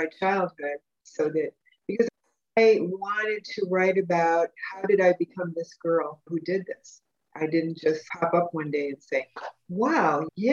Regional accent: Cleveland Heights, Ohio, United States; threaten to hurt me just because I was from Cleveland Heights.

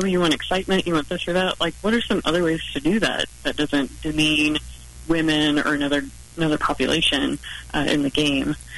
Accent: Kansas City, United States; Like, I grew up in Kansas City area. I used to go to Pulp Fiction Comics and Games, owned by Adam Dawson.

